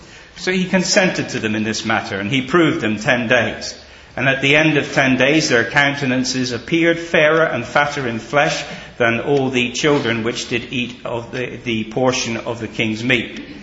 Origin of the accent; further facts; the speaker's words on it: England, United Kingdom; I'm from England, but I'm not English, okay?